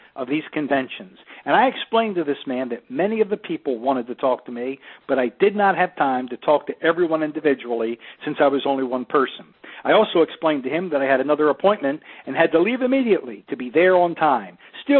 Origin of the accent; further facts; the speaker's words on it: Toronto, Ontario, Canada; Although I was living in Los Angeles at the time, Toronto was my hometown where I grew up. My family and friends all lived there, so naturally the idea appealed to me.